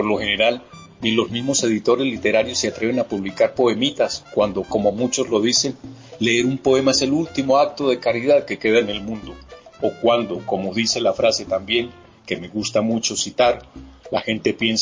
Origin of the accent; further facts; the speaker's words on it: Caramanta, Antioquia, Colombia; esa referencia es Caramanta, mi pueblo de infancia, un lugar en el suroeste antioqueño